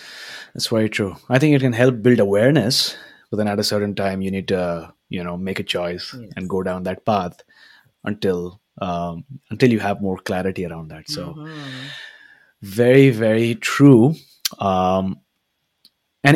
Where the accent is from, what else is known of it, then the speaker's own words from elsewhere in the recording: India; And I think maybe being of Indian origin, being an Indian, you would appreciate the terminology of karma, right?